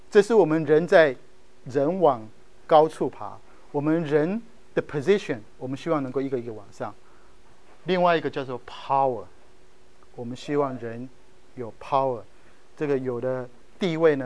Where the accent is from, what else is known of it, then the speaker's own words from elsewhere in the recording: Japan; 我在日本长大，日本的小女生哈，她们很喜欢讲一个字叫做幸せ